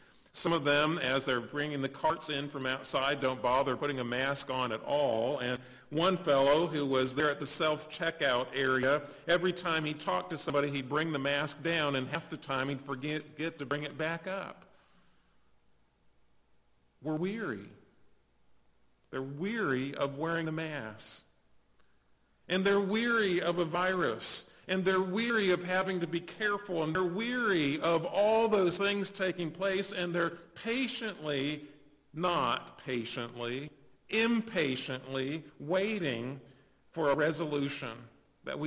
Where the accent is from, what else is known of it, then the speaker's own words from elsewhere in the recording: United States; I want what I want, and I want it when I want it. I'm an American.